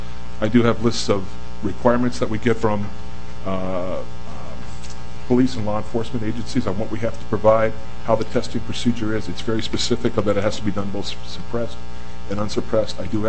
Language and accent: English; Minnesota, United States; I'm from Minnesota, I live in Minnetonka, my office is in Hugo